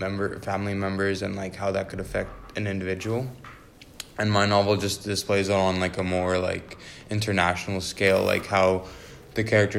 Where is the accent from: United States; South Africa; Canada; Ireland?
South Africa; the tensions between the two clans resemble the tensions that took place in my home country, South Africa, during apartheid.